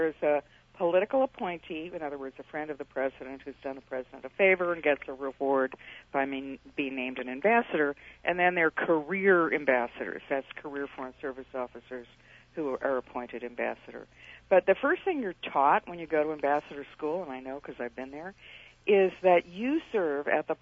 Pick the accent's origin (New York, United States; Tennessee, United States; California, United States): New York, United States; It's like a New Yorker. I'm a New Yorker.